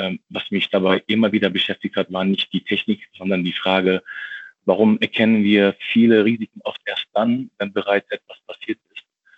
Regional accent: Wuppertal, North Rhine-Westphalia, Germany; Ich bin gebürtiger Wuppertaler, hier aufgewachsen und habe viele Jahre in Wuppertal gelebt. Und mittlerweile lebe ich und arbeite ich im Rheinland. Aber Wuppertal ist quasi nach wie vor meine Heimat.

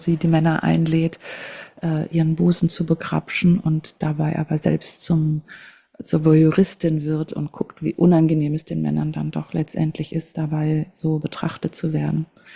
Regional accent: Frankfurt, Hesse, Germany; Ja, in meiner Heimatstadt, es gibt auch immer schöne Dinge.

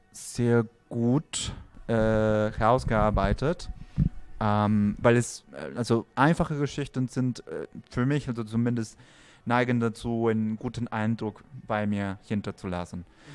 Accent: Peru; German is a second language; Ich komme aus Peru, nicht andauernd Deutsch

